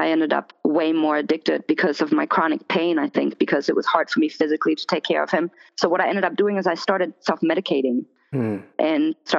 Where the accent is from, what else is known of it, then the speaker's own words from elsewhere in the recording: Germany; I was born and raised in Germany, actually, and my father opened up pretty much a drug rehab, but it was a Christian ministry, and it was for heroin addicts.